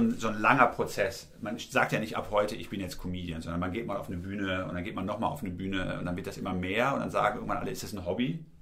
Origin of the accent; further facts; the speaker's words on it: Haltern am See, North Rhine-Westphalia, Germany; Ich komme aus Haltern am See, das liegt im Kreis Recklinghausen am Rand des Ruhrgebiets.